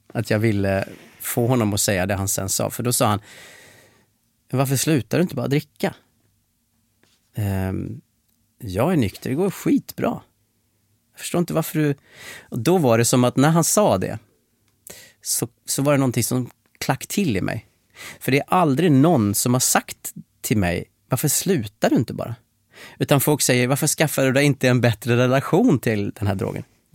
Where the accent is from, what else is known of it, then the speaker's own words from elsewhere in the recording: Dalarna County, Sweden; Jag är från Dalarna från början, så att höra ihop med jorden och marken.